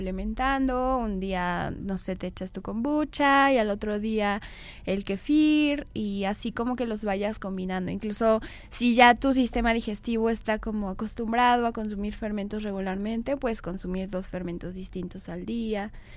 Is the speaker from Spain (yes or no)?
no; Mexico; pues sí, soy mexicano, como mucho chile